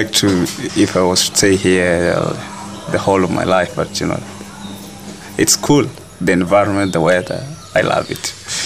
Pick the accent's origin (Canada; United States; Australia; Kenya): Kenya; I'm from Kenya. Yeah.